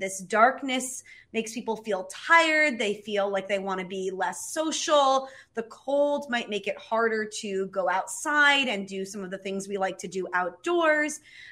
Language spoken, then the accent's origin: English; New Jersey, United States; moved away as an adult; So I'm originally from New Jersey, from the Jersey Shore, where, you know, we care a lot about summer. And I moved to northern Norway to a city called Tromsø